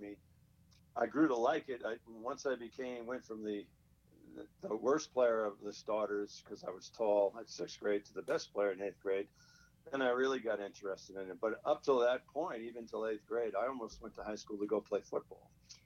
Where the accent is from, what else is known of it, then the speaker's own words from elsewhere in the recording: Rockaway Park, New York, United States; Well, I was born in Rockaway Park, New York, which is part of the borough of Queens to New York City.